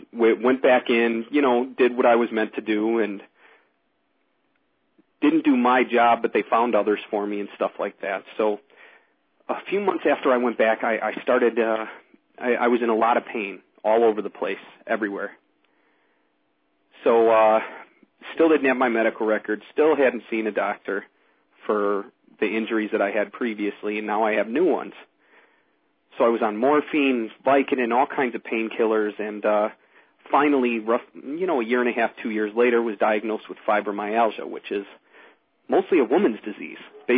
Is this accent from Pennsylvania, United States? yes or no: no; Chicago, Illinois, United States; also born or lived in Wisconsin; I grew up in the Chicago area. My parents split when I was around 10, and my mother remarried almost immediately. Moved us up to Wisconsin